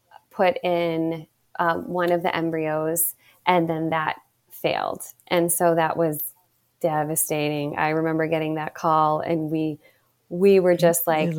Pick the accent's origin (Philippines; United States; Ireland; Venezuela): Ireland; And I mentioned earlier that I'm from Ireland, and I was raised Irish Catholic.